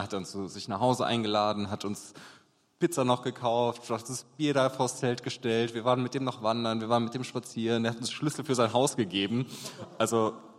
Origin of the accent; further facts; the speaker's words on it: Ghana; Ich komme aus Ghana.